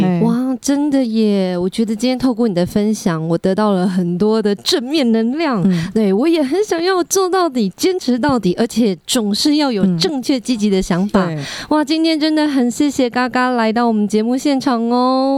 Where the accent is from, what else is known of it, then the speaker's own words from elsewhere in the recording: Taiwan; 因为台东的天气也很热的关系，我们台湾人就是热情啊